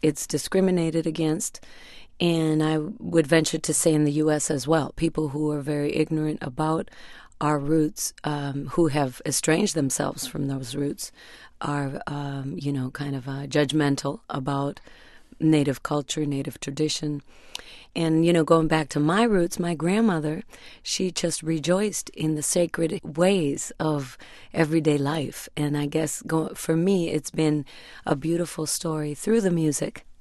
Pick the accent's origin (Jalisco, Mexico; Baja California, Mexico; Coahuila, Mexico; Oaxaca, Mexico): Oaxaca, Mexico; And I went to one of them in Oaxaca, in my home state in Mexico.